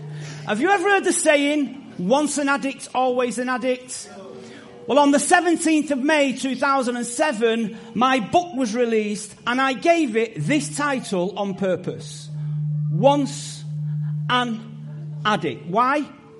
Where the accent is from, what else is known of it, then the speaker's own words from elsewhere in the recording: Salford, North West England, United Kingdom; born there; I was born in Salford in Manchester. My dad was originally from Doncaster.